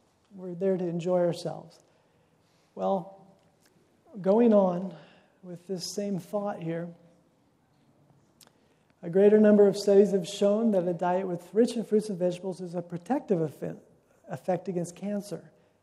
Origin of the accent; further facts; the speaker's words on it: United States; I'm American, right? I like variety. I grew up with variety.